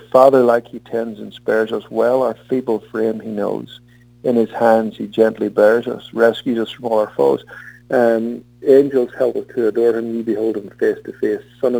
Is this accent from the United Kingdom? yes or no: yes; Belfast, Northern Ireland, United Kingdom; C.S. Lewis, of course, is from my hometown, which is Belfast. He was a good Irishman.